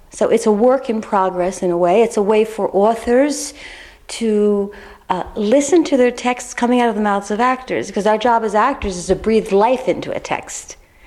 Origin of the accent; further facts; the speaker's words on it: United States; I'm American origin. I've been here since 1975.